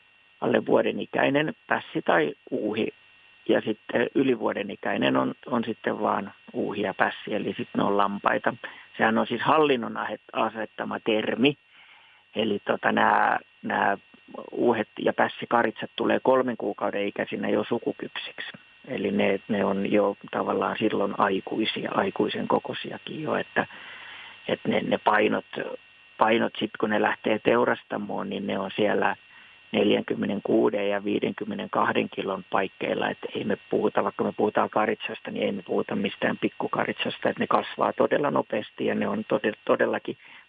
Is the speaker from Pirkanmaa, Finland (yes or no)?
yes; Akaa, Pirkanmaa, Finland; kun ollaan Akaasta, joka on hunajakaupunki